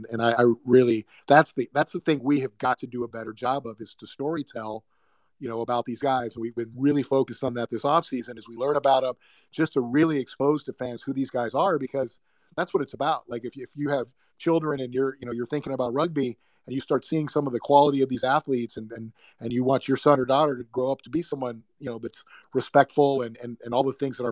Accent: Hawaii, United States; now in Dallas, United States; I'm originally from Hawaii. So I don't understand snow and ice

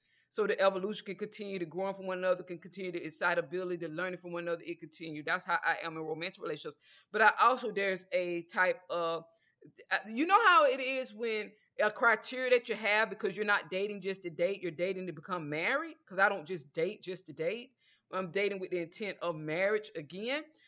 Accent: Georgia, United States; Now, where I'm from the South, and where I'm from the South, you didn't just bring anybody around your parents. I'm from a small town in Georgia.

